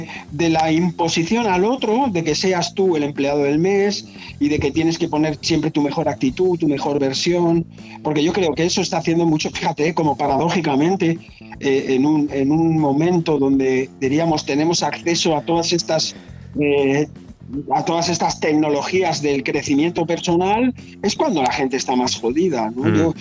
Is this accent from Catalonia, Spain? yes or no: yes; Barcelona, Catalonia, Spain; en mi barrio, donde yo nací, cayó un meteorito en mi infancia, en los años finales de los 60.